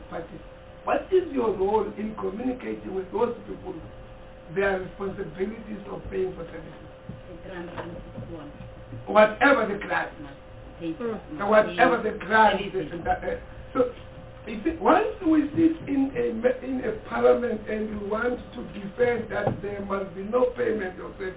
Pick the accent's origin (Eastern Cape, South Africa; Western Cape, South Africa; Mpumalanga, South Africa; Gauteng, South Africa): Mpumalanga, South Africa; Bushbuckridge; in the far rural areas like my hometown in Bushbuck Ridge, or in KZN, in Limpopo and so forth and so on, it's rural municipalities.